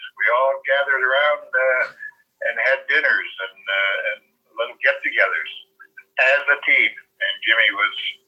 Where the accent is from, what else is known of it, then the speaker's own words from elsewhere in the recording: Oakville, Ontario, Canada; I mean, I was born and raised in Oakville here. We probably had 16,000 people in this little town that I grew up in.